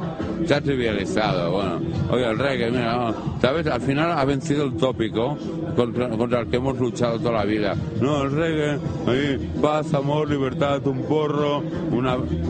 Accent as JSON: {"language": "Spanish", "country": "Spain", "said": "Yo soy español, ¿sabes?"}